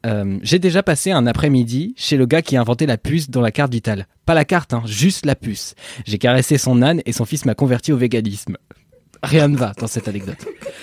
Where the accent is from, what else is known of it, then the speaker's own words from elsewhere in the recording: Normandy, France; Bah non, moi je suis de Normandie